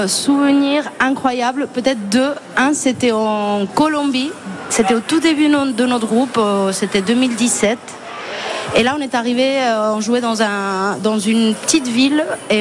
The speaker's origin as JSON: {"language": "French", "country": "Spain", "tie": "born or raised there", "also_born_or_lived": "Morocco", "said": "Je suis née au Maroc, j'ai grandi en Espagne."}